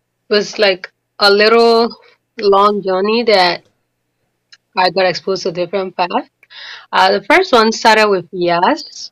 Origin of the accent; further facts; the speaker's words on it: Nigeria; I'm originally from Nigeria.